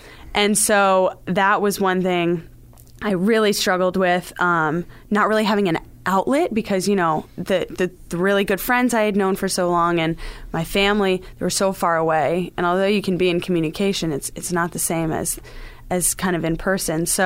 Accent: Littleton, Colorado, United States; So I grew up in Littleton, Colorado. I come from pretty far away.

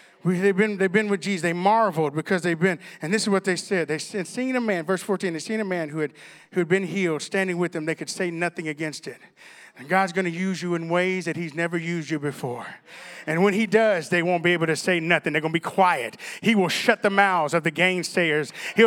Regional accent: Arkansas, United States; See, I'm from Arkansas. We burn things in Arkansas. We don't just put it in a dump.

